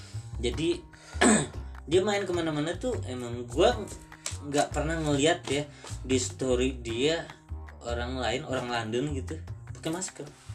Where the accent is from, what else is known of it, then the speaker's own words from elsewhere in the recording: Padang, West Sumatra, Indonesia; gue apa namanya orang Padang nih ya, orang tua gue orang Padang. Jadi gue sempet tinggal di Padang